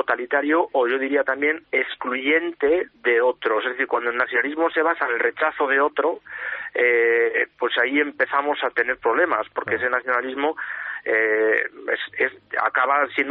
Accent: Galicia, Spain; Yo, por ejemplo, soy gallego

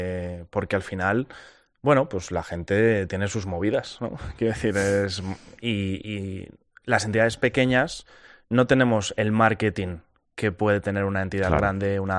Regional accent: Aluche, Community of Madrid, Spain; sobre todo porque yo soy de Aluche

